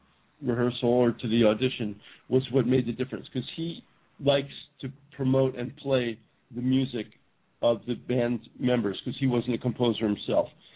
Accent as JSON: {"language": "English", "town": "Nyack", "region": "New York", "country": "United States", "tie": "born or raised there", "said": "I used to play where I grew up in Nyack, New York. I used to play at a small club there called The Office."}